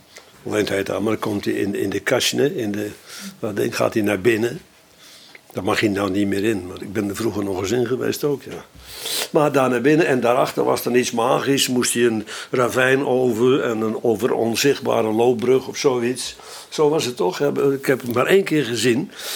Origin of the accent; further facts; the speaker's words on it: West Netherlands, Netherlands; Althans, waar ik vandaan kom, in het westen van Nederland.